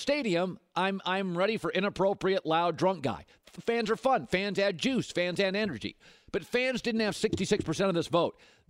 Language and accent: English; Seattle, Washington, United States; I'm from Seattle.